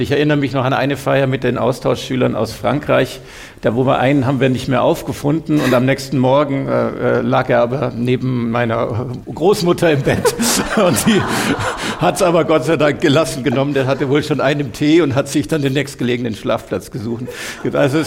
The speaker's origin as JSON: {"language": "German", "region": "Bavaria", "country": "Germany", "said": "Ganz naiv als Allgäuer wusste ich gar nicht genau"}